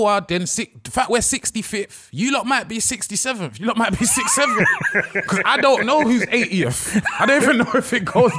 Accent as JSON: {"language": "English", "region": "England", "country": "United Kingdom", "tie": "born or raised there", "said": "I'm born and bred in England."}